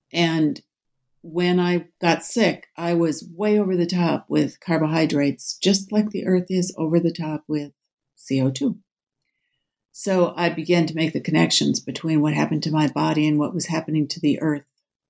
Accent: Minnesota, United States; I grew up canoeing in the Boundary Waters because as I look out right now, I'm back here at the lake and we're right at the start of the wilderness

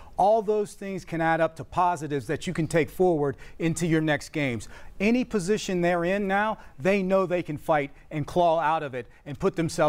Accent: Pittsburgh, Pennsylvania, United States; Yeah, I'm from Pitt.

